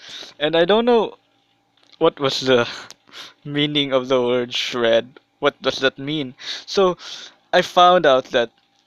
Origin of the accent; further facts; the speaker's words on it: Philippines; I am from Philippines.